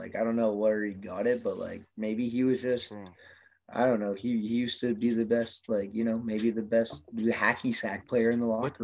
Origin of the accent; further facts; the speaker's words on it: Canada; Yeah, well, I'm from Canada. I'm 28 years old.